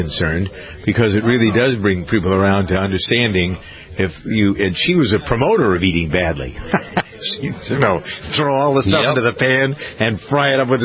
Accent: Massachusetts, United States; People say, I don't sound like I'm from Massachusetts. I worked hard not to sound like I'm from Massachusetts.

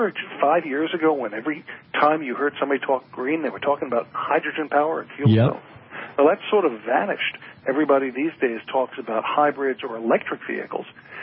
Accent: New York, United States; now in Detroit, United States; Route 35, where I grew up outside of New York.

